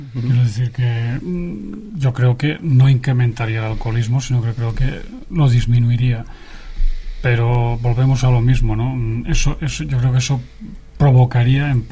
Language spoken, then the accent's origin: Spanish; Seville, Andalusia, Spain; Yo me crié en Sevilla, o sea, la juventud y la adolescencia la he pasado en Sevilla y rodeado de jóvenes